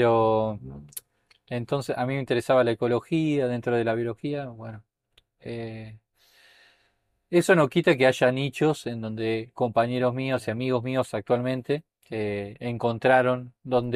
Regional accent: Buenos Aires, Argentina; born there; nací en Buenos Aires

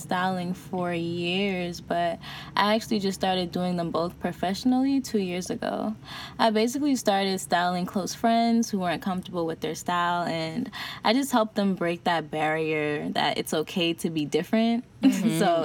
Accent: New York City, New York, United States; on Instagram. I'm 22 years old and I'm from New York City.

